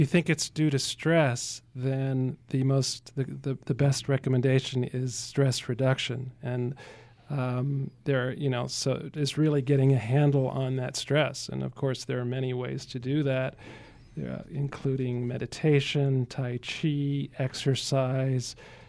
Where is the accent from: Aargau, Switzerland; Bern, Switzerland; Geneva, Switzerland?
Geneva, Switzerland; my best childhood friend from Switzerland, I grew up in Geneva, Switzerland